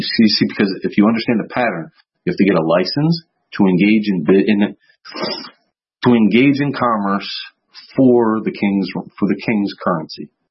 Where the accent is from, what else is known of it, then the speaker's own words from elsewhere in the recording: Philadelphia, Pennsylvania, United States; now in Greece; I know I told you guys I'm from Philadelphia, but I'm in Europe. I'm in Greece.